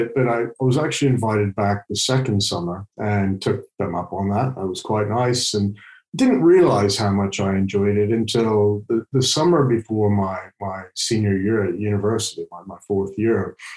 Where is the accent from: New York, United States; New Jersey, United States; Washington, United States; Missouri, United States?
Missouri, United States; Kansas City; moved away as an adult; I was born in the United States, lived there until my mid-30s. I actually grew up in a city called Kansas City, which isn't the most well-known holiday destination.